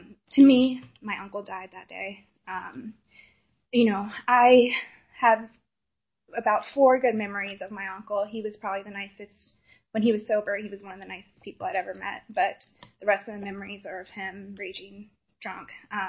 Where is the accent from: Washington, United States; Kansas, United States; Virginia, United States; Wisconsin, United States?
Virginia, United States; Powhatan; born there; So I was born in Powhatan, Virginia, which is right outside of Richmond.